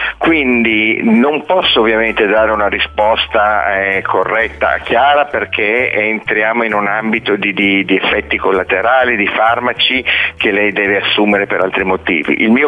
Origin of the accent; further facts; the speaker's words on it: Milan, Lombardy, Italy; io sono di Milano